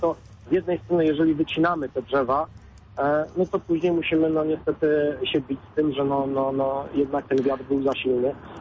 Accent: Poznań, Greater Poland Voivodeship, Poland; jako dziecko mieszkające w Poznaniu też były jakieś tam duże wichury, burze śnieżne i tak dalej

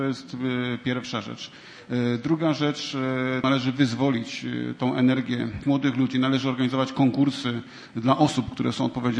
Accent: Poznań, Greater Poland Voivodeship, Poland; born there; Ja się urodziłem na Jeżycach.

